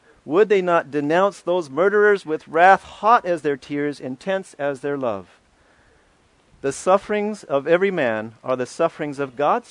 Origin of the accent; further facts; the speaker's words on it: Tennessee, United States; Sorry, I'm from Tennessee. I said you all.